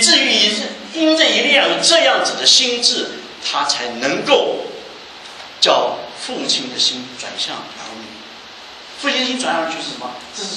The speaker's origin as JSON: {"language": "Chinese", "country": "Taiwan", "tie": "born or raised there", "said": "我是在台湾生长大的，所以我让台湾做比。"}